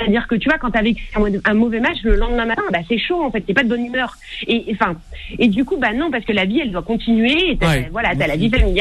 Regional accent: Creil, Hauts-de-France, France; d'où je viens, je suis de Creil, et en fait, le foot, on avait que ça à faire.

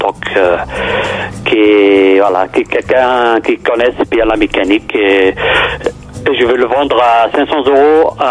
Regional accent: Valenciennes, Hauts-de-France, France; Je suis de Valenciennes, dans le Nord, voilà, ah c'est ça. Et il fait froid ici.

